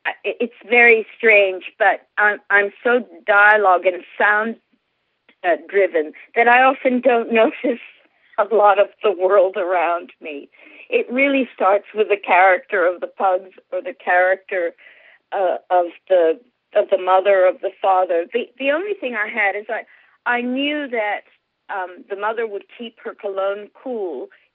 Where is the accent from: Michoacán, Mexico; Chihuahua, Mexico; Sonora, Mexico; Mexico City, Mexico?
Mexico City, Mexico; And as I grew up a lot in Mexico City, I didn't see any pugs until I was in Australia